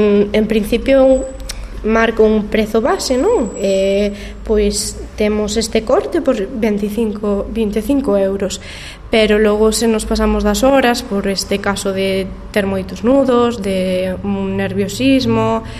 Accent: Barallobre, Galicia, Spain; Pues eu son de Preto, son de Barallobre, pues decidí montar un negocio preto da miña casa

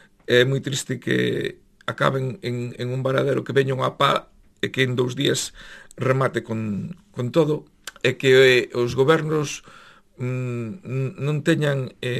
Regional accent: Cee, Galicia, Spain; Pois mira, eu son da Costa da Morte, aínda que traballo aquí na Coruña, dun pobo que ben coñecedes todos, que se chama Cé.

